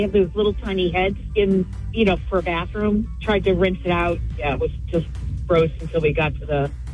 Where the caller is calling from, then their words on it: Rochester, New Hampshire, United States; from Rochester.